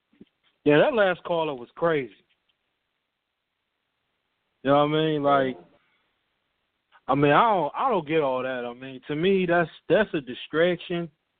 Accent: Baltimore, Maryland, United States; I'm down in the Carolinas going to school, but I'm originally from Baltimore

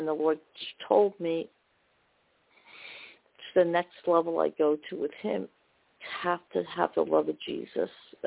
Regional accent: New Jersey, United States; Hi, I'm from New Jersey. How are you?

